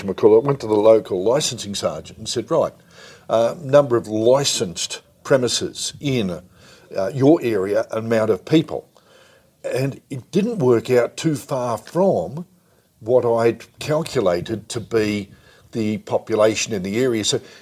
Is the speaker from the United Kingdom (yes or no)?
no; Hill End, New South Wales, Australia; But growing up in Hill End during the 1960s and 70s, was fun